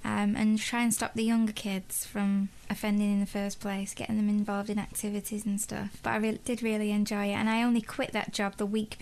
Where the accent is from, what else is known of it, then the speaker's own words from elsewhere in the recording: Manchester, North West England, United Kingdom; I'm from Manchester myself.